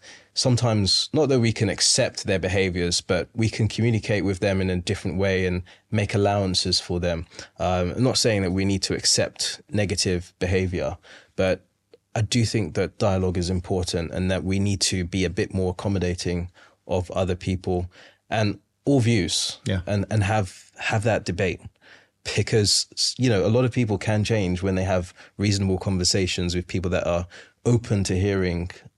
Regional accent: London, United Kingdom; I am from London. I love London

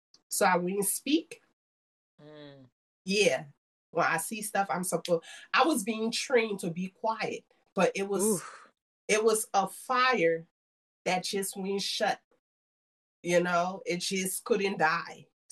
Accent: Liberia; moved away; So being born and raised in Liberia, I also feel God doesn't make mistakes. I was born in Liberia for a purpose, to serve a purpose.

